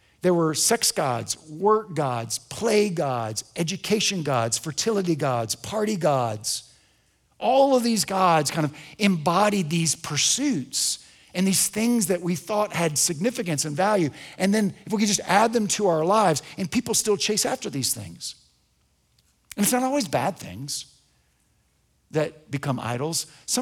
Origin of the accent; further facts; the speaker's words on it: Huntsville, Alabama, United States; I grew up in Huntsville.